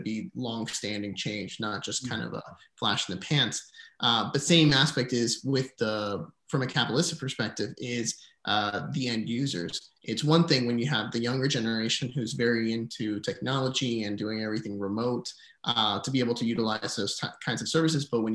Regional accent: Puerto Rico; I'm originally from Puerto Rico. My father's Dominican, my mom's Puerto Rican. I was born on the island.

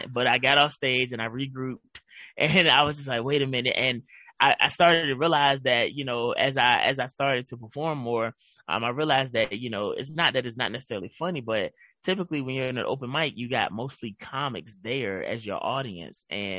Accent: Virginia, United States; I'm originally from Virginia. Shout out to the Old Dominion State, you know, my people.

